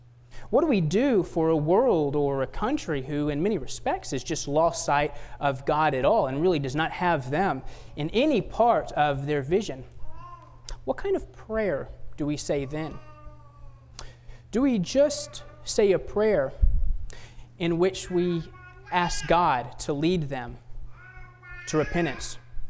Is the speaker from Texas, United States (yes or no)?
yes; Houston, Texas, United States; And growing up in the Houston area, I'd known Curtis for a long time. I grew up at Kleinwood